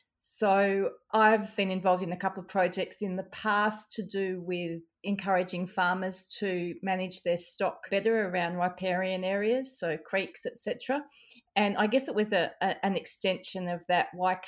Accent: Victoria, Australia; from South Gippsland, and my husband and I have a beef cattle farm

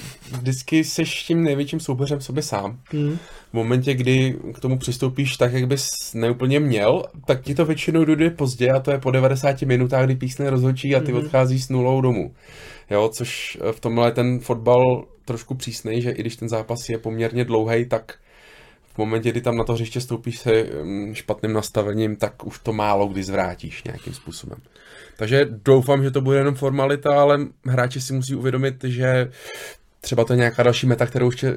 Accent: Plzeň, Plzeň Region, Czechia; born there; Pouze rodištěm Plzeňák.

